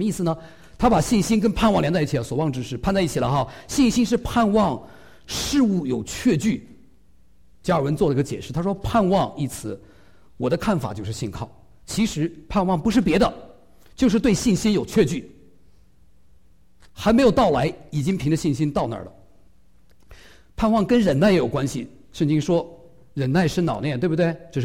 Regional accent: China; now in New Zealand; 因为我们是中国人被邀请啊

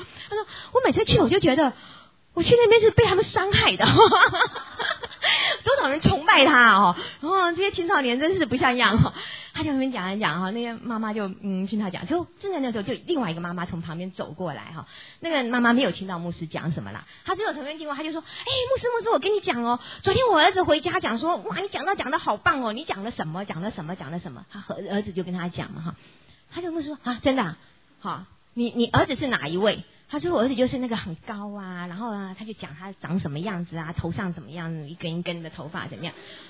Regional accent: Taiwan; 好，我们自己在台湾长大的人有这个印象，对不对？

